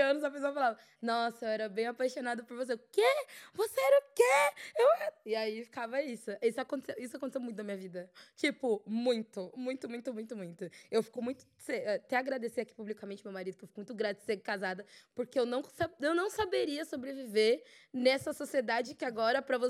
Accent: Jundiaí, São Paulo, Brazil; um dia de carnaval comigo lá na minha cidade, em Jundiaí

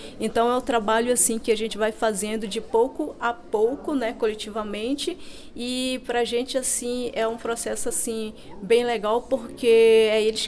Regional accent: São Gabriel da Cachoeira, Amazonas, Brazil; sou do povo Anano, sou do município de São Gabriel da Cachoeira

